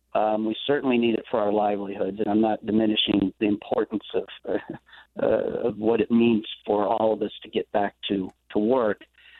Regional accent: Iowa, United States; friends of mine that I grew up with here in Iowa

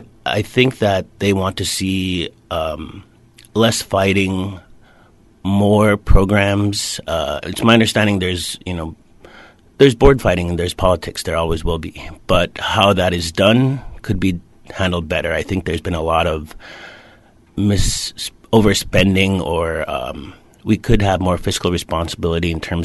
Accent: Mountain Village, Alaska, United States; I'm from Mountain Village.

